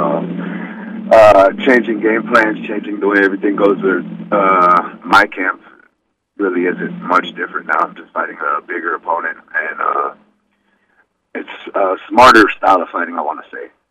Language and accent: English; Gary, Indiana, United States; Like I said, I'm from Gary, Indiana. We box in the neighborhood all the time without gloves.